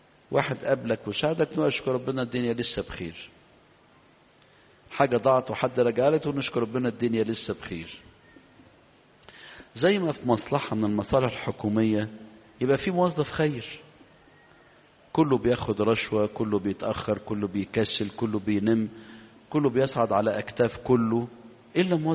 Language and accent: Arabic; Egypt; قبل ما القصة تنتشر عندنا في مصر أو توصل مصر